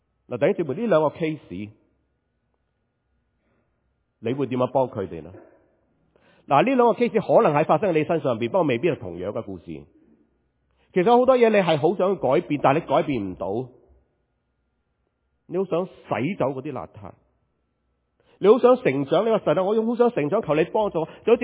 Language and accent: Cantonese; China; 对我哋中国人嚟讲一个相当之好嘅意思